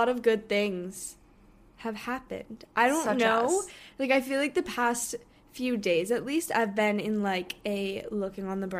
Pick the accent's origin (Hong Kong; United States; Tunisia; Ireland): Hong Kong; one of our friends that we grew up with in Hong Kong, she goes to school in London now